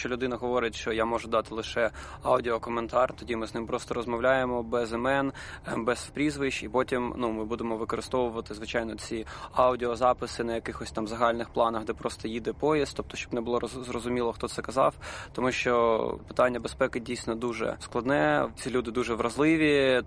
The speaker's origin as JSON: {"language": "Ukrainian", "town": "Donetsk", "region": "Donetsk Oblast", "country": "Ukraine", "said": "коли я кажу, що я сам з Донецька"}